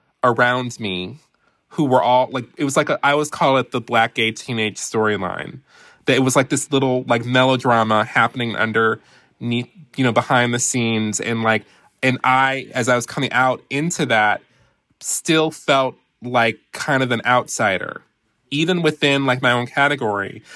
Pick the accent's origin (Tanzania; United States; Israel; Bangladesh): United States; Detroit, Michigan; So, you know, as I mentioned before, I'm from Detroit, and I actually came of age in the mid to late 90s as a gay teenager